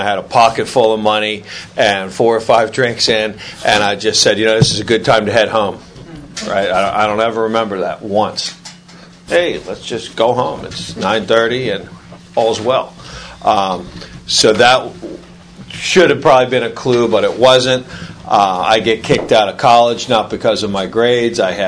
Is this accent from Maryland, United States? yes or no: yes; Ocean City, Maryland, United States; I'm a surfer from Ocean City, Maryland, in my area. Everybody's seen me surf.